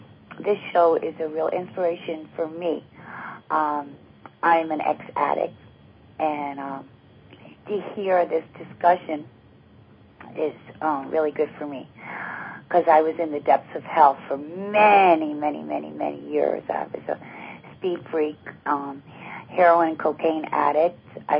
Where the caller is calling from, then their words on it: Connecticut, United States; I'm calling from Connecticut.